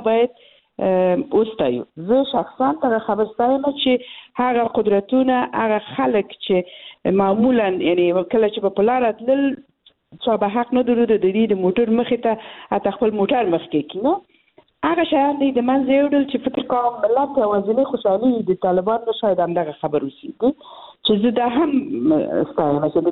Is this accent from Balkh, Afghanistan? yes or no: yes; Balkh, Afghanistan; زه د بلخ ولایت یم